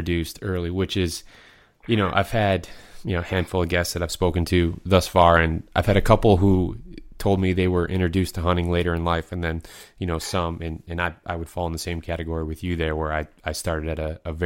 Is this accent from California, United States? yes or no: no; Michigan, United States; You know, you're from Pennsylvania, I'm from Michigan